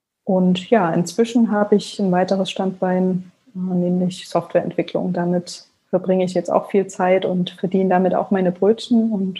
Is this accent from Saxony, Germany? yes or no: yes; Leipzig, Saxony, Germany; Also ich komme aus Leipzig gebürtig und habe hier Abi gemacht, bin dann zum Studium nach Frankfurt-Oder gegangen